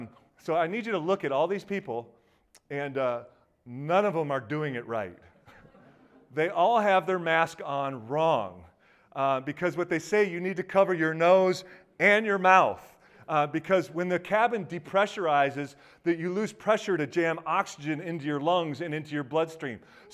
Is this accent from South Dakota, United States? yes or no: no; Michigan, United States; So I'm from Michigan, and this took place in Ann Arbor.